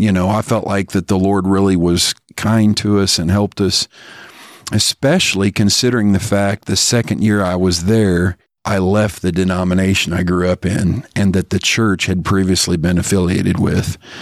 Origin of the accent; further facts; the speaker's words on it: Bloomington, Indiana, United States; And then at 25, I moved 2.5 hours from my hometown, which is Bloomington, Indiana, to a town called Peru, Indiana, started there.